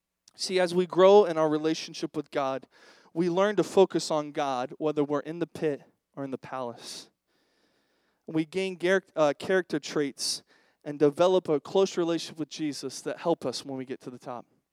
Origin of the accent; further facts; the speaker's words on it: Oklahoma, United States; I mean, I come from the South. I was born and raised in Oklahoma, and we still have front porches.